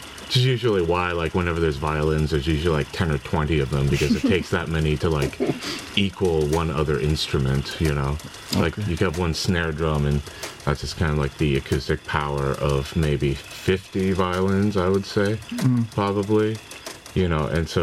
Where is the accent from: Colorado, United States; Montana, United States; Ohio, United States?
Ohio, United States; from the US, mm-hmm. Ohio.